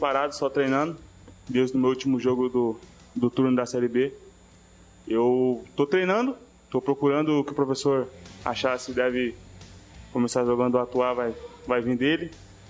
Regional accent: Registro, São Paulo, Brazil; Eu sou natural do interior de Registro, interior de São Paulo.

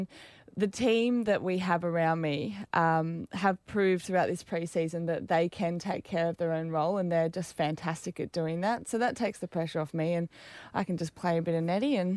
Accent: Sydney, New South Wales, Australia; now in Queensland, Australia; Yeah, so I'm originally from Sydney. I know, controversial. However, right. I moved up to Queensland 5 years ago, sure.

